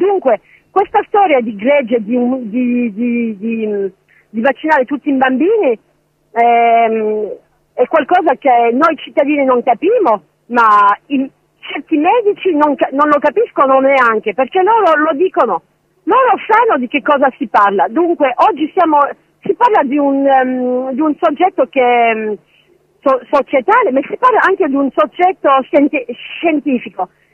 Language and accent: Italian; France; vengo dalla Francia, oggi sono venuto in Italia